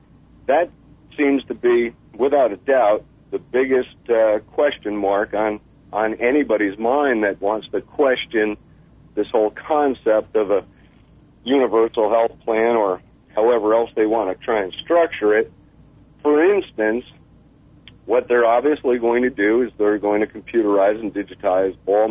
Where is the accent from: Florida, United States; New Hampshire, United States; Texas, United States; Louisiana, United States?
Florida, United States; Sarasota; also born or lived in New Jersey; Well, I hail from Sarasota, Florida, and New Jersey. Bounce back and forth.